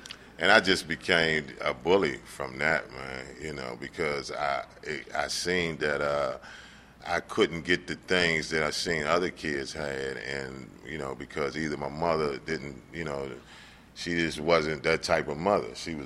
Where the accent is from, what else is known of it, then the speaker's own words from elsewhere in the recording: Virginia, United States; born there; I was born in Virginia, I was born in Loudoun County, Virginia.